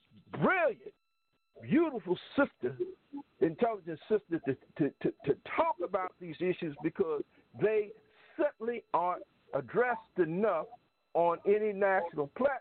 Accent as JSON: {"language": "English", "region": "South Carolina", "country": "United States", "tie": "born or raised there", "said": "South Carolina, my home state where I hail from, has legislation."}